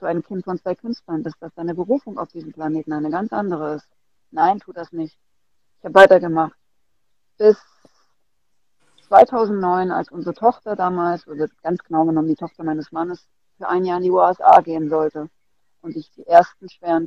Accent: Brandenburg, Germany; Weil das Land Brandenburg, wo ich aufgewachsen bin, für mich nur mit Dunkelheit verbunden war, nur mit Schmerz, nur mit Gewalt.

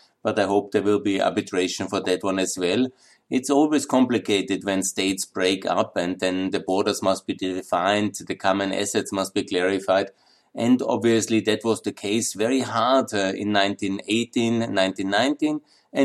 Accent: Austria; I'm from Austria, and it's in a way the southern twin of Austria.

